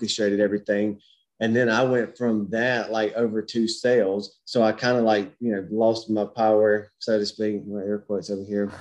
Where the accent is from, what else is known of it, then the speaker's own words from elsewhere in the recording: Alabama, United States; I think that me growing up in South Alabama and hearing, the man is the head of the house and all these different things.